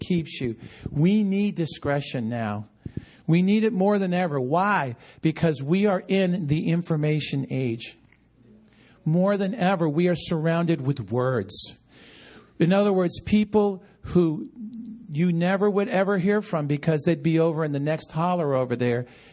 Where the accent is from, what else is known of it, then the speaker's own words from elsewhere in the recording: New York, United States; I have to watch it because I grew up in New York, and one of my favorite comedians was Don Rickles, right?